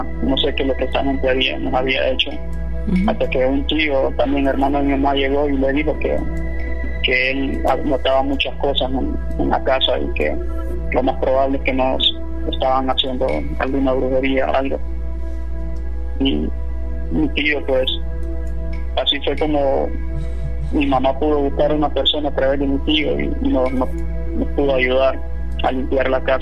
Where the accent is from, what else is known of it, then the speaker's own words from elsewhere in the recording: Honduras; Todo esto que les estoy contando sucedió en Honduras. Yo soy de Honduras, ¿sí?